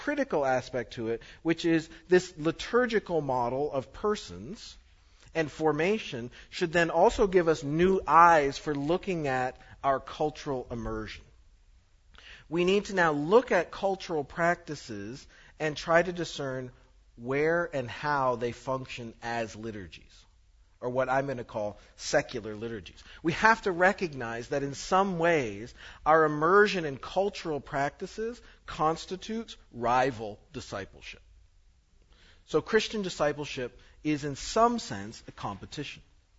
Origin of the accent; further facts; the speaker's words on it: Canada; Stuff. I'm Canadian. It gets worse, actually.